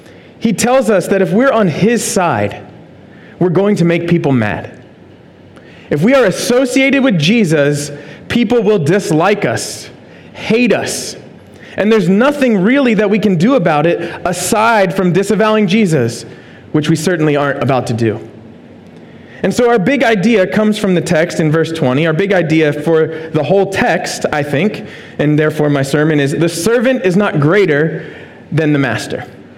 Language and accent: English; Philadelphia, Pennsylvania, United States; And I did the whole, we're from Philly, no one likes us, and we don't care kind of thing